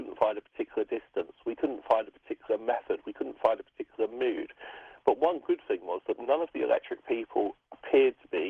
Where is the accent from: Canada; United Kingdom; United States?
United Kingdom; England; accent: English; Sorry, it's my stupid English accent.